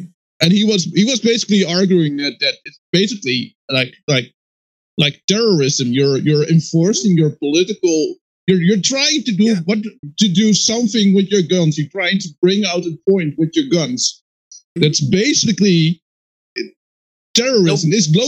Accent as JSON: {"language": "English", "country": "Netherlands", "second_language": "English", "said": "I'm from the Netherlands"}